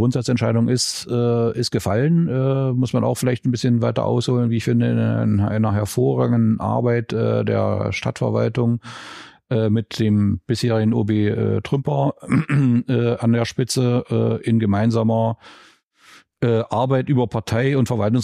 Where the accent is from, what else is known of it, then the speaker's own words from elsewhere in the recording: Magdeburg, Saxony-Anhalt, Germany; Als Magdeburger freut mich das natürlich ganz besonders